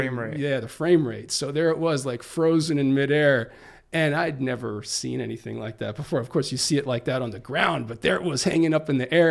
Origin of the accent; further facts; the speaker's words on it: Miami Beach, Florida, United States; So I grew up here in South Florida on Miami Beach.